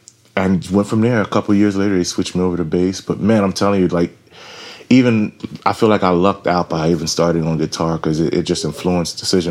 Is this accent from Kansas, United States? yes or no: no; Philadelphia, Pennsylvania, United States; I'm originally from Philadelphia, and my mother sang on the choir in West Philly, this popular church, Beulah Baptist